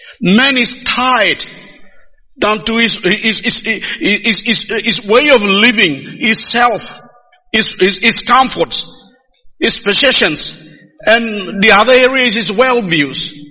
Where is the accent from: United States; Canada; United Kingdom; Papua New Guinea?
Papua New Guinea; Sometimes I go to a church and, you see, I'm coming from New Guinea. And coming from New Guinea into churches like in Australia, America, I start to see some dressing bit changing, the music changing.